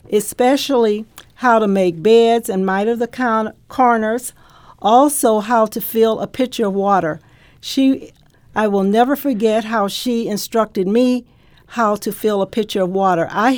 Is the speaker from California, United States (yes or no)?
no; Evansville, Indiana, United States; I'm from Evansville, Indiana.